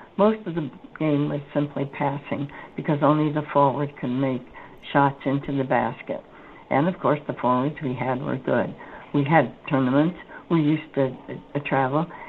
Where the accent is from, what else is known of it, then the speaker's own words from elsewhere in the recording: San Francisco, California, United States; born there; I was born in San Francisco, everybody's favorite city, and that was there on August 21st, 1919.